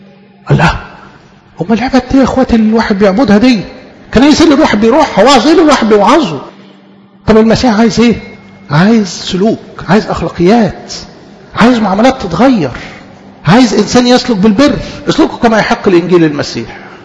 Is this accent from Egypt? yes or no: yes; Egypt; على مستوى بلدنا مصر